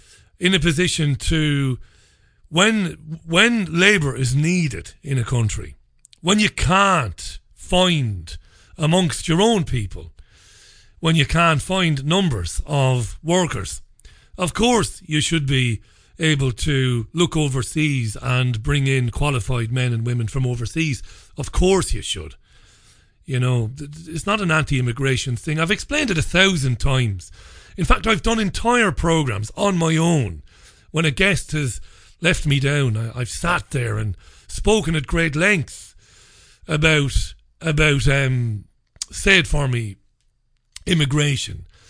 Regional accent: Ireland; moved away as an adult; I am an immigrant. I wasn't born in this country. I'm an Irishman. I came here on several occasions over the years, in fact, to find work, once way back in the mid-90s, once in the early noughties, and back in 2013.

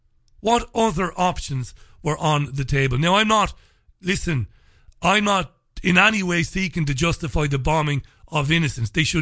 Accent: Waterford, Munster, Ireland; growing up in Waterford City in Ireland, which might as well have been a million miles away

